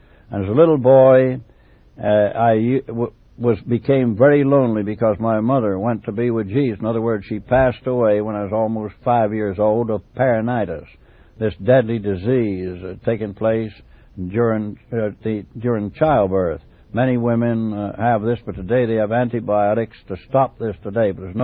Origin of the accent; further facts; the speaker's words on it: Edge Hill, West Midlands, United Kingdom; born there; I was born in England on the old battlefield of Edge Hill.